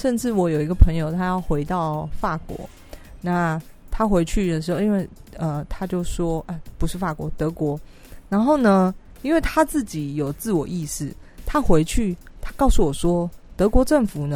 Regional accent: Taiwan; 我是台湾人

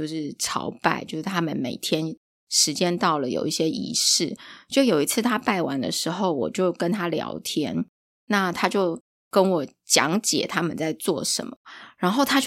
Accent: Taiwan; 我们身为台湾人是不是有机会应该去体验一下这样子的民俗文化，

